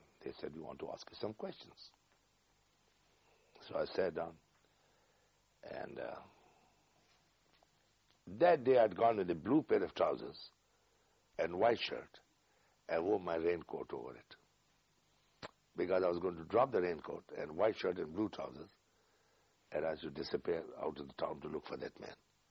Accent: Afghanistan; So I told him I'm from Afghanistan, as I told you, and you're living in Peshawar

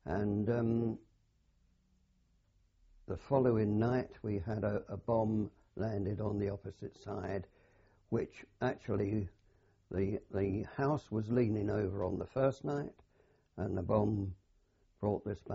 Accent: Sialkot, Punjab, Pakistan; born there; I was born in Salcot in India.

